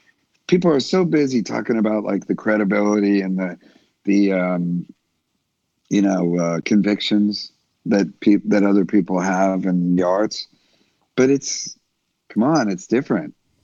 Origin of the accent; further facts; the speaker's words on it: Goleta, California, United States; also born or lived in Camarillo; This is where I grew up. I grew up in Camarillo, then Santa Barbara, in a town called Goleta